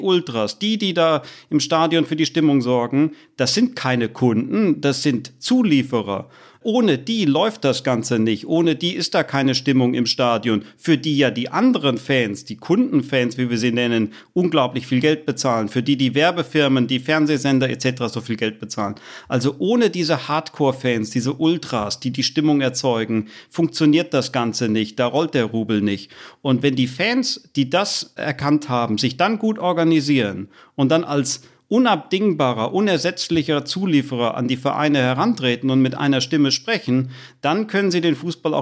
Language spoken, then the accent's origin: German; Frankfurt, Hesse, Germany; Und da bin ich als Frankfurter strikt dagegen.